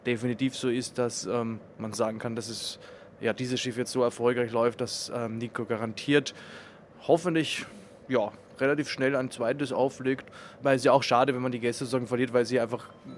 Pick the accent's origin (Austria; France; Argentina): Austria; als Österreicher sage ich, Norwegen ist gemütlich, weil man sieht ein bisschen die Alpen